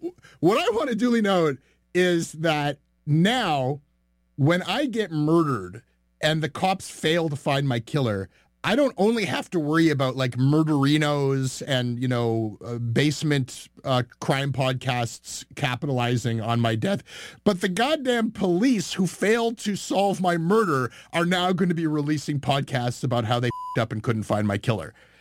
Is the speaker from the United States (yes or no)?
no; Canada